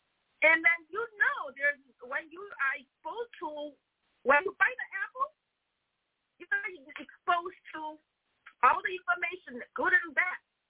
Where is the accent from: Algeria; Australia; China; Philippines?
China; English is a second language; now in United States; you know, I came from China into the United States in 1994